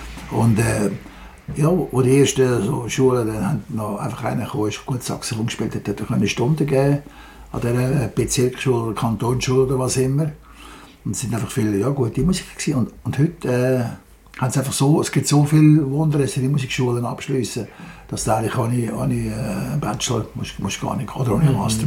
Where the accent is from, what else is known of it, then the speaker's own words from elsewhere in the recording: Lenzburg, Aargau, Switzerland; Ich komme auch aus einer nicht so fasnachtigen Gegend. Ich bin in Lenzburg aufgewachsen.